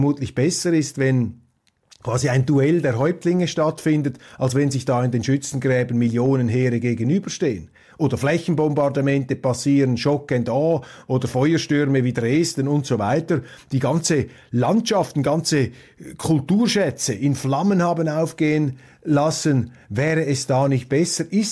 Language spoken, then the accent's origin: German; Switzerland; Trotzdem finde ich es als Schweizer natürlich komplett lächerlich